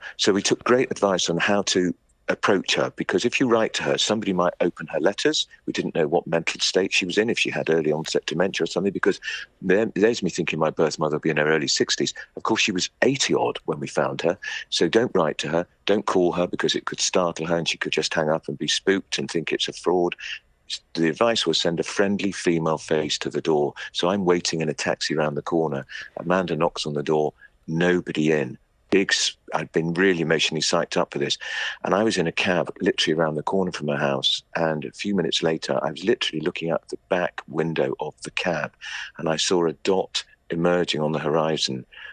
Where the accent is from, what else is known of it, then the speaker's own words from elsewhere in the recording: Bristol, South West England, United Kingdom; born there; I was born in Bristol, she worked in Birmingham, she took no chances that anybody would find her.